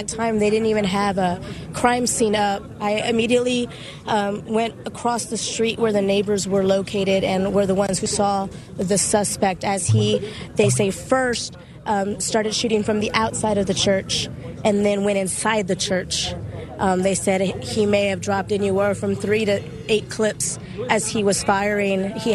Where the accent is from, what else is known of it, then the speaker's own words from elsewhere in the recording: Texas, United States; I grew up around here in Wilson County, and this is again, this is not something you see every day here